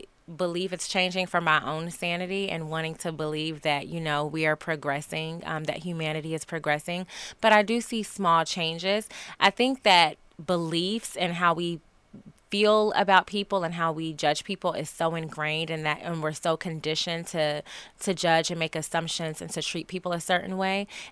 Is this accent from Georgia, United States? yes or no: yes; Georgia, United States; I'm from Georgia. I'm from the South, and I grew up in Black church in the South.